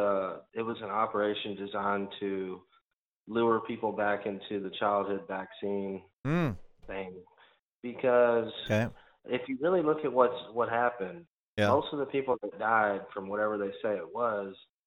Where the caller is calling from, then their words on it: Arkansas, United States; Arkansas.